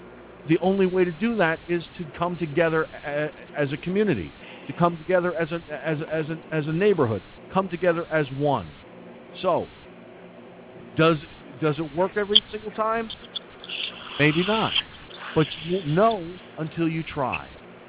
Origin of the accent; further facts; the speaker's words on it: Peekskill, New York, United States; Back in my hometown, at the time, the city of Peekskill, New York, wanted to put up surveillance cameras throughout the city of Peekskill.